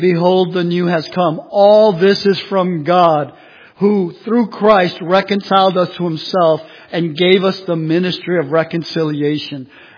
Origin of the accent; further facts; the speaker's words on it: Bronx, New York, United States; Puerto Rican kid from the Bronx, and I am an ambassador of the King of Kings and the Lord of Lords. I grew up on welfare in the Bronx